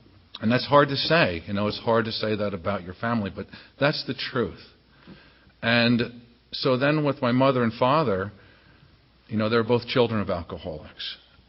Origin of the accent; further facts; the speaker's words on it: Reading, Pennsylvania, United States; we lived in Reading, I grew up in Reading, and lived at 819 Greenwich Street. And it was a nice little neighborhood.